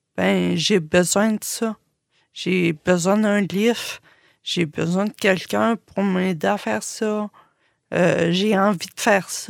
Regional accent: Quebec, Canada; Puis là, tu dis, ah, moi, je suis gaspésien.

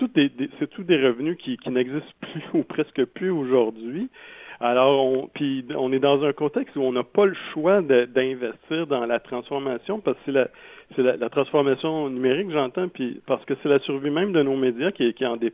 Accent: Quebec, Canada; réfléchir en tant que Québécois, en tant que citoyen

